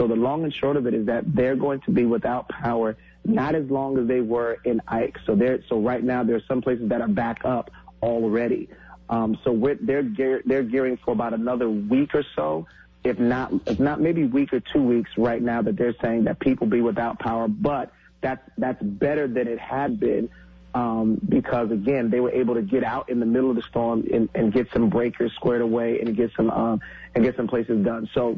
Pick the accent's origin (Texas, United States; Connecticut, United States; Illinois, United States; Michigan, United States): Connecticut, United States; Hartford; from us from Connecticut, which I'm so proud of my home state. I am so proud of being part of, you know, being born there at Hartford.